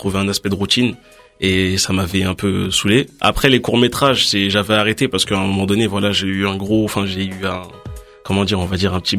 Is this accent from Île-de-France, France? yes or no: yes; Stains, Île-de-France, France; Stain, dans le 93.